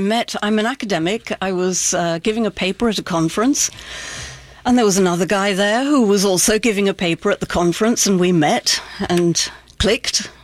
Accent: South East England, United Kingdom; accent: south of England; I was born in the middle of England. My earliest memories are the south of England. That's what I sound like, is the south of England.

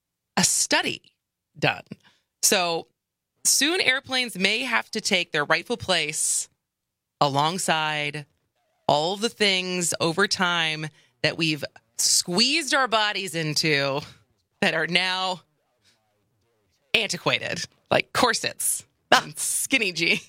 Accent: Midwest, United States; So, you know, I come from tall stock. I'm from the Midwest.

